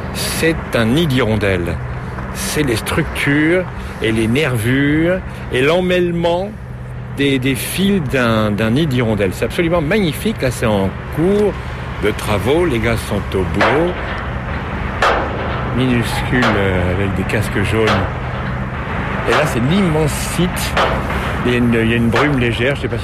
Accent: France; Nous, on est français.

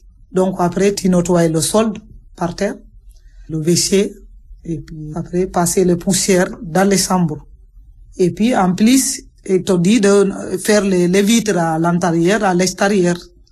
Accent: Senegal; moved away as an adult; now in France; j'ai 42 ans, je suis originaire du Sénégal. Je suis là depuis 1900, mois d'avril 81.

